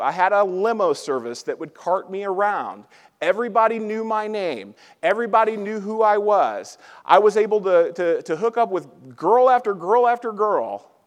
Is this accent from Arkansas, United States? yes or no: yes; Little Rock, Arkansas, United States; I ended up getting a job at the Little Rock Dragway in Arkansas, my hometown.